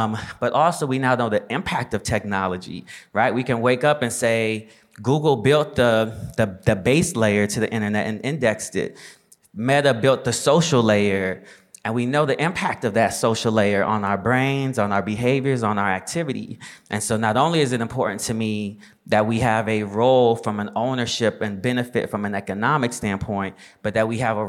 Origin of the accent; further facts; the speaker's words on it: Boulder, Colorado, United States; born there; I was born in Boulder, Colorado.